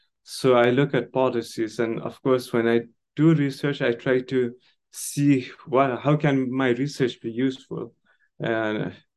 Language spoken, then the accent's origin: English; Nepal; are the same in my childhood growing up in Nepal. Everything was quite circular.